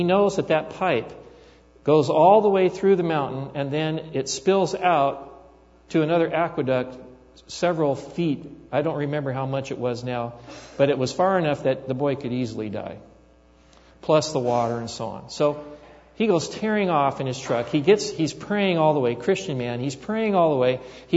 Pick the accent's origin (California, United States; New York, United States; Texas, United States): California, United States; this true story that happened when I was still growing up in California.